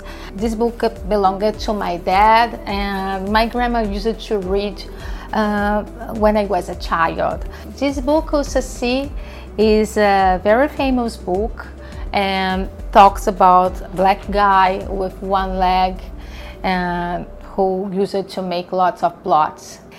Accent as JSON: {"language": "English", "country": "Brazil", "second_language": "English", "moved": "as an adult", "lives_now": "Canada", "said": "I am from Brazil. I have been living in Canada for almost 7 years."}